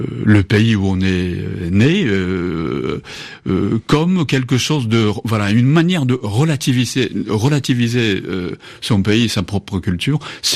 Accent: Japan; first language Japanese; French is a second language; la langue japonaise, c'est ma langue d'origine, ma langue maternelle, il n'y a pas de doute.

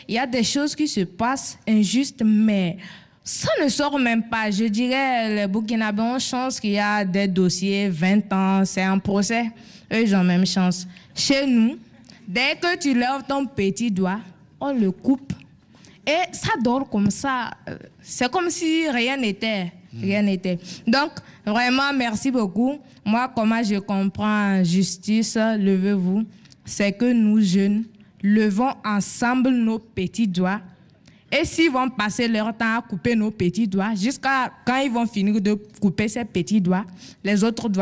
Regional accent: Togo; Je suis étudiante du CEFRAV. Je suis togolaise.

